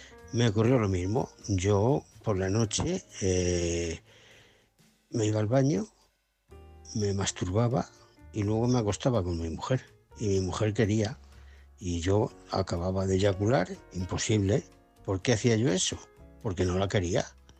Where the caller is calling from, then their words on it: Fuenlabrada, Community of Madrid, Spain; de Fuenlabrada.